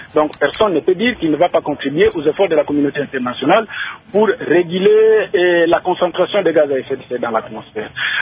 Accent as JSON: {"language": "French", "country": "DR Congo", "said": "chez nous, en République démocratique du Congo"}